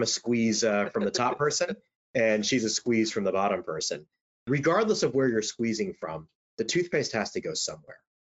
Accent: New York, United States; one of which is my hometown state of New York.

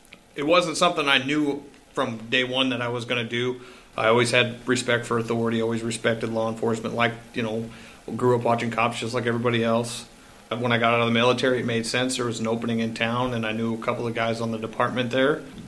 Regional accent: Denison, United States; Well, I'm originally from Denison. No, it's a smaller community as well, about an hour from here.

